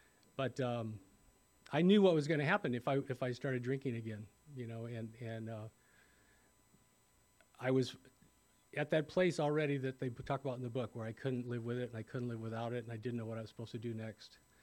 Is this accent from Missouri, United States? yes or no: yes; St. Louis, Missouri, United States; also born or lived in Florida; I grew up in St. Louis, but I was living in Florida at the time.